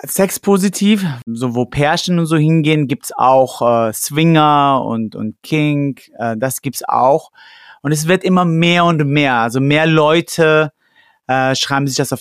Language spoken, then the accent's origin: German; Cologne, North Rhine-Westphalia, Germany; ich bin gebürtiger Kölner. Meine Eltern kommen aus dem Iran. Ich bin in Köln aufgewachsen, zur Grundschule gegangen, habe auch da die Universität besucht.